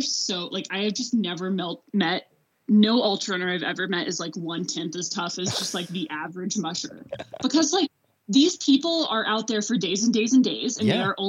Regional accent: Arkansas, United States; once again, I'm from Arkansas. Like I am not from the Arctic.

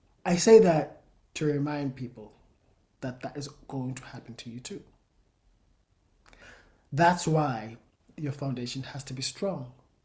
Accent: South Africa; I'm South African. I come from the Xhosa people.

